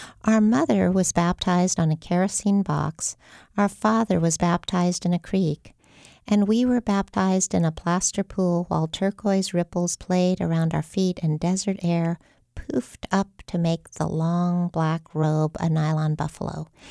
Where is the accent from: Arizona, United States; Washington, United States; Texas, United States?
Arizona, United States; Tucson; I grew up in the Tucson desert, and I had a sort of deep, intense relationship to that spirit world